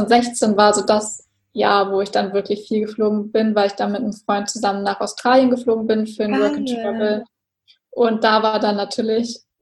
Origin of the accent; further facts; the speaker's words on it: Hamburg, Germany; Also ich komme aus der Nähe von Hamburg.